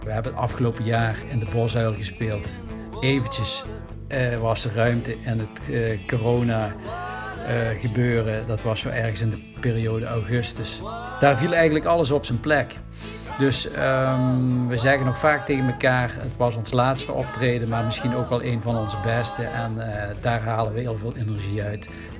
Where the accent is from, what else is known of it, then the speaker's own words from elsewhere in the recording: Nederweert, Limburg, Netherlands; Wij komen uit Nederweert.